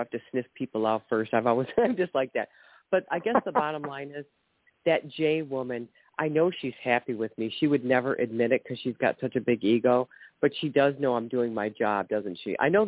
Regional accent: Ohio, United States

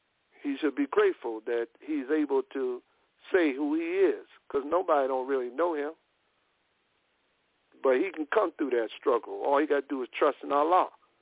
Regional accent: Newark, New Jersey, United States; And one from my hometown, Newark, New Jersey

